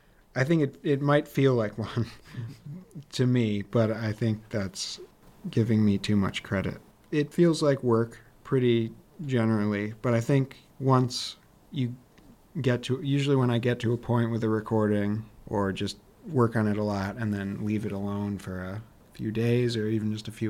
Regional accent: Catskill, New York, United States; I'm from Catskill, New York, which is not far from here.

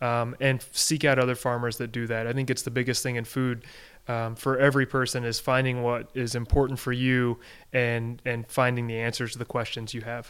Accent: Illinois, United States; I also need to disclose I'm from Illinois, so we're talking flat corn country where I grew up.

